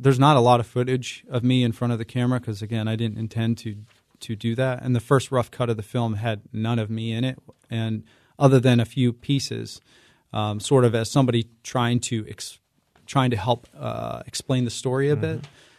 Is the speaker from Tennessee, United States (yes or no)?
no; Pittsburgh, Pennsylvania, United States; You know, we're from Pittsburgh. We haven't really done anything significant.